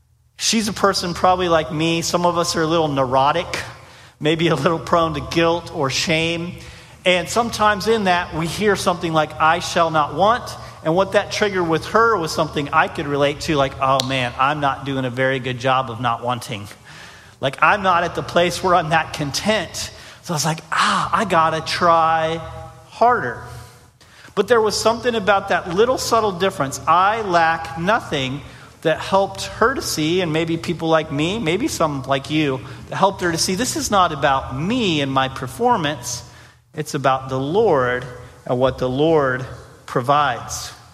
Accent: Danville, Illinois, United States; he was a pastor from my hometown of Danville, Illinois.

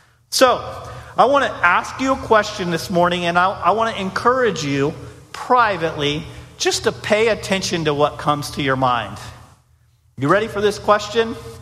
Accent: Danville, Illinois, United States; he was a pastor from my hometown of Danville, Illinois.

